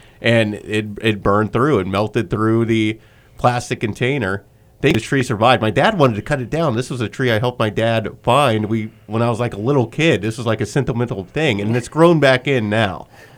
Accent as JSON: {"language": "English", "town": "Winfield", "region": "Kansas", "country": "United States", "tie": "born or raised there", "said": "I know growing up in Winfield, Kansas, where I'm from, they would never allow fireworks in the city"}